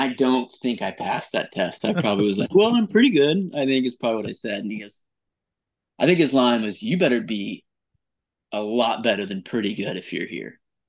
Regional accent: Oklahoma, United States; Oklahoma State, just growing up in Oklahoma, Oklahoma State just had their Oklahoma State.

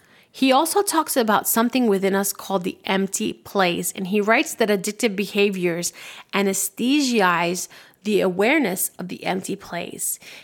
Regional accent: New York City, New York, United States; I grew up in New York City, which houses millions and millions of people.

